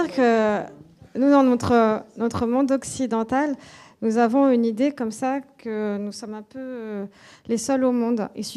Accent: Grenoble, Auvergne-Rhône-Alpes, France; now in mountains; Moi, je suis grenobloise, je vis en montagne

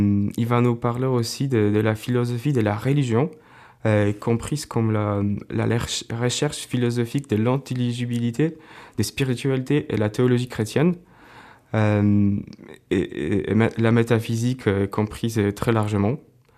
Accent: Poland; accent: Polish; excusez-moi, mon petit accent polonais, tout à fait.

